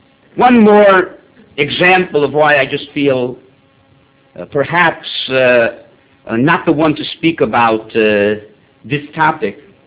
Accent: Miami Beach, Florida, United States; now in Moshav Matityahu, Israel; even though I was brought up in Miami Beach, which is not exactly isolated from a secular society.

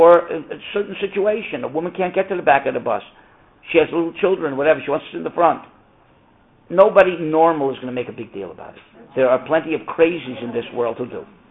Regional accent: Miami, Florida, United States; I grew up in Miami. When I first went to Miami, in the supermarket there were two water fountains. One said white and one said colored. I was about 8 years old

